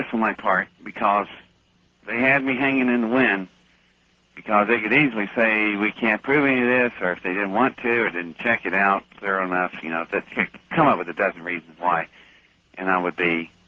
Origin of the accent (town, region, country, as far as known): West Virginia, United States; born there